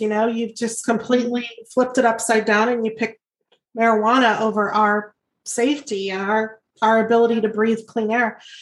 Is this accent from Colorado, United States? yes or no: yes; Pueblo, Colorado, United States; You know, I'm from Pueblo, Colorado, and before marijuana legalization came around, we were never exposed to marijuana.